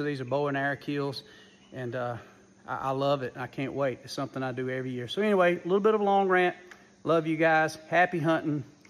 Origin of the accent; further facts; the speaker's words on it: Georgia, United States; by the time you think about me growing up in Georgia